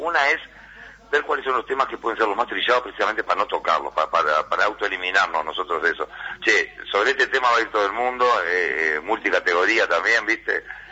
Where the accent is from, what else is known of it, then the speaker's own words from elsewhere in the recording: Uruguay; somos vecinos y uruguayos como cualquiera